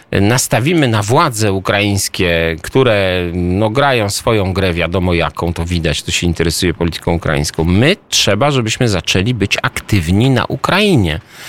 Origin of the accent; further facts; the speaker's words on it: Moravian-Silesian Region, Czechia; ja jestem z Zaolzia